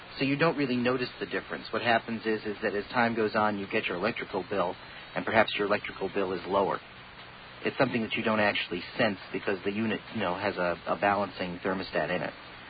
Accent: Boston, Massachusetts, United States; now in California, United States; say I'm from Boston, where we don't really get earthquakes. We get blizzards

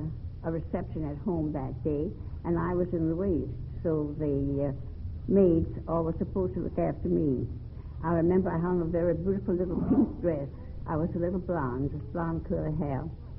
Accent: New Orleans, Louisiana, United States; now in Chicago, United States; I belong in New Orleans. It's my home.

